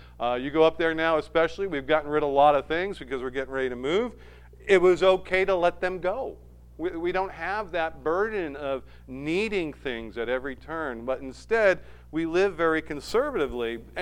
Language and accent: English; New England, United States; Now, I'm from New England. My dad served at Manchester Baptist Church for many years when I was a kid.